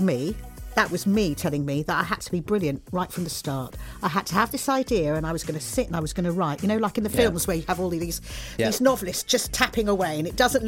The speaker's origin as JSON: {"language": "English", "town": "Neath", "region": "Wales", "country": "United Kingdom", "also_born_or_lived": "Essex", "said": "I remember, because I lived in Essex and Wales, I'm from South Wales originally."}